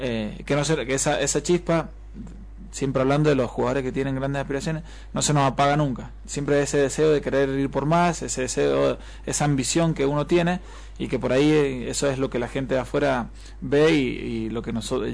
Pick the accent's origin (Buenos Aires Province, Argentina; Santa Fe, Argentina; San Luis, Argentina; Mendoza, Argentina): Mendoza, Argentina; 9 son sanjuaninos, soy el único mendocino.